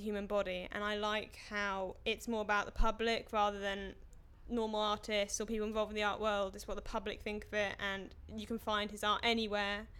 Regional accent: Bishop's Stortford, East of England, United Kingdom; I was born on the 17th of July 91, so I'm 18 years old and I'm from Bishop Stortford in Hertfordshire.

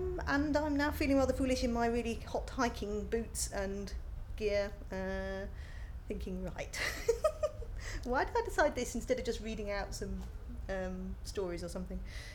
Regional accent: Guernsey; also born or lived in Midlands; now in United Kingdom; I was brought up in Guernsey in the Channel Islands, so there wasn't much opportunity for hiking there other than just around the cliff paths. But when I moved to the UK and lived in the Midlands

